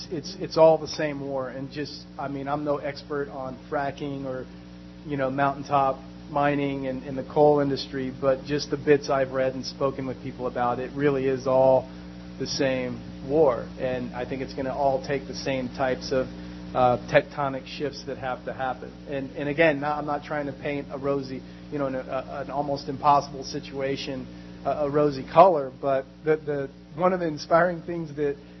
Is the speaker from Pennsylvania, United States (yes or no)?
no; Houston, Texas, United States; I'm from Houston originally, and I spent a lot of my youth down in Galveston